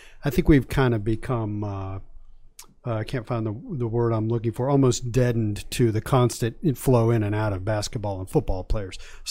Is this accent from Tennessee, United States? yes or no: no; Virginia, United States; And I grew up in Virginia.